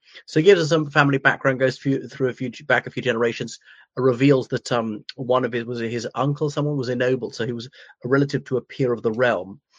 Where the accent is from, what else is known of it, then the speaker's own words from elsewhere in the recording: Ireland; o everyone … from Ireland.